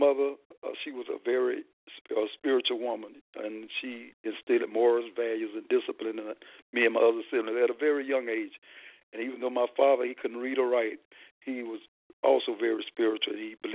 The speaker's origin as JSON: {"language": "English", "town": "Fort Pierce", "region": "Florida", "country": "United States", "tie": "born or raised there", "said": "I was born and raised in Fort Pierce, Florida."}